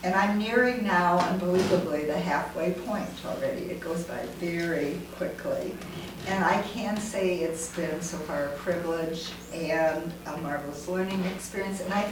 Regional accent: Duluth, Minnesota, United States; from Duluth, Minnesota

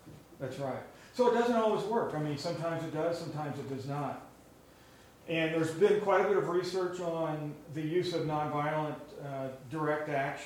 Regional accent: Kansas City, Kansas, United States; Yes, especially if you live in Kansas. I grew up in Kansas City.

